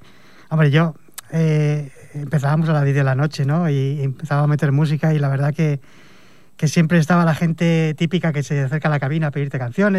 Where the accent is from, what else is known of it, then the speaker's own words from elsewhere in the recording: Asturias, Spain; No, soy de Asturias.